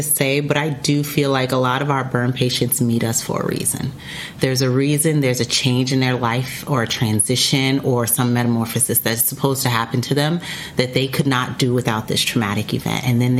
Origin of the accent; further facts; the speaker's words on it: Gary, Indiana, United States; also born or lived in Liberia; I was born in Liberia, West Africa. My father is American from Gary, Indiana. My mother's Liberian. We moved to Gary, Indiana. Grew up in Gary.